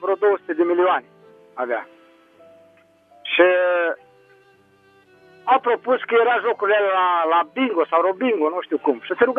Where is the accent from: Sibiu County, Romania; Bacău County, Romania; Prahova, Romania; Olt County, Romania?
Bacău County, Romania; Pâncești; tot eu sunt din Pâncești, Bacău, vă sun.